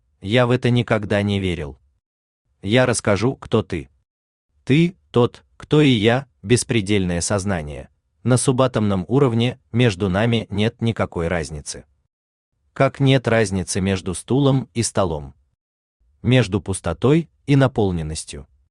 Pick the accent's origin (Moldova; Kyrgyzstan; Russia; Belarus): Belarus; Vitebsk, Vitebsk Region; born there; На физическом уровне я родился в Витебске. По прописке место рождения, деревня Прудники Докшицкого района Витебской области Республики Беларусь